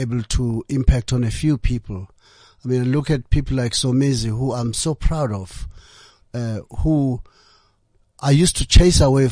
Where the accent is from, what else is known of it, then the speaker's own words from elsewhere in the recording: South Africa; I came from South Africa where if someone says you're going to be interviewed on radio or on TV, you'd go to that gigantic building at the SABC.